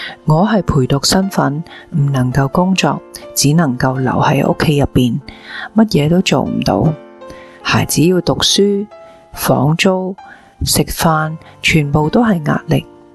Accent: Shandong, China; also born or lived in Beijing; 我老家是在山东，后来又去了北京，亦都是每年才回家一次，来到这里其实都差不多。

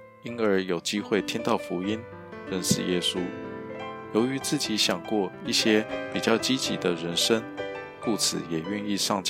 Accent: Hong Kong; moved away as an adult; also born or lived in United States; now in Taiwan; 我是土生土长的香港人，几年前移居台湾，曾在美国留学进修。

